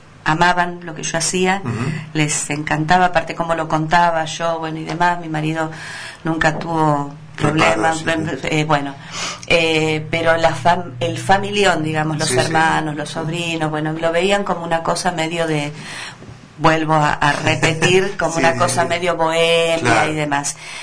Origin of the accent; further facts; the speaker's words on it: Caseros, Buenos Aires Province, Argentina; also born or lived in Devoto; Yo soy de Caseros, mal criada en la porteñidad, porque después estuve viviendo en Devoto también, trabajé muchos años en Devoto.